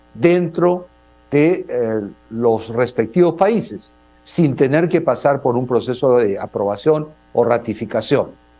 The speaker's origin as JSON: {"language": "Spanish", "country": "Peru", "said": "Yo me precio de haber sido uno de los negociadores peruanos en el año 96"}